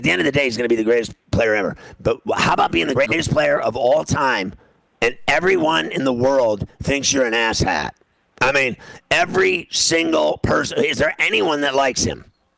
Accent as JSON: {"language": "English", "town": "Pittsburgh", "region": "Pennsylvania", "country": "United States", "tie": "born or raised there", "said": "I was from Pittsburgh, and I grew up playing on clay"}